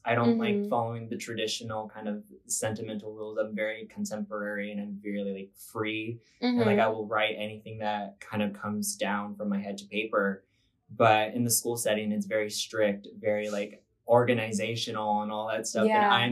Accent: Long Beach, California, United States; I'm a grad student here at Long Beach. I'm studying English. And I'm the poet and author on the side, and I've been here all my life pretty much.

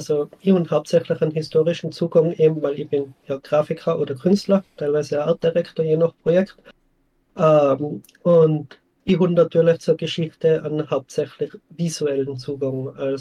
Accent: Schwaz, Tyrol, Austria; ich bin in Tirol aufgewachsen, in Schwarz. In Schwarz ist ist hauptsächlich dadurch bekannt, dass es die größte mittelalterliche Silbermine war, bis zur Entdeckung von Amerika.

